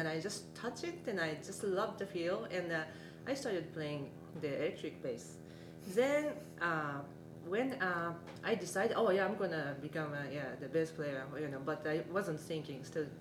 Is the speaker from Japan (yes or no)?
yes; Japan; English is a second language; Okay, so I grew up in Japan